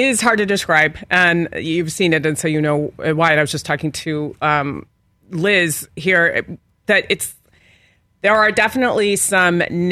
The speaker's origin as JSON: {"language": "English", "region": "East Coast", "country": "United States", "also_born_or_lived": "Washington, D.C. / Japan / Virginia / Arizona", "said": "I'm from the East Coast, but he's made the boys believe they're New Yorkers."}